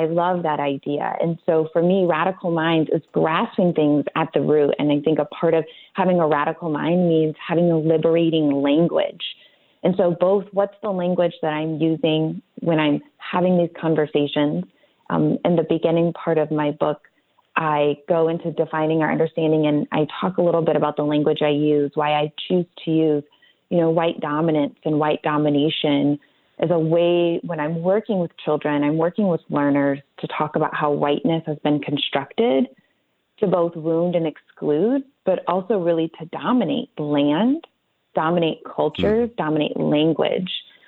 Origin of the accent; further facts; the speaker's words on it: Rockford, Illinois, United States; I grew up in the Midwest in a city called Rockford, Illinois.